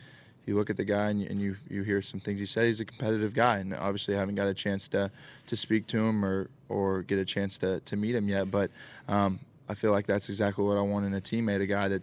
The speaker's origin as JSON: {"language": "English", "town": "Kerrville", "region": "Texas", "country": "United States", "said": "from Kerrville, Texas."}